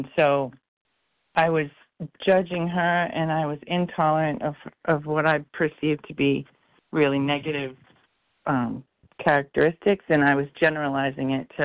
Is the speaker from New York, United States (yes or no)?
no; Rhode Island, United States; from Rhode Island.